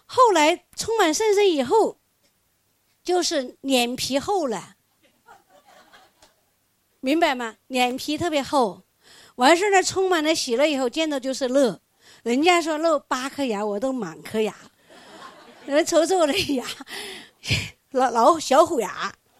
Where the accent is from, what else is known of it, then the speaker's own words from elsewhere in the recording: Chongqing, China; 我唱歌就是从重庆，我老家重庆的跑到东北，跑调